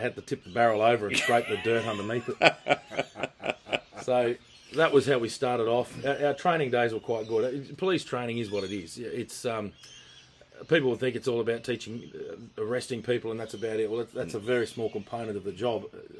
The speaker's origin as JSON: {"language": "English", "town": "Toowoomba", "region": "Queensland", "country": "Australia", "said": "I said, I'm from Toowoomba."}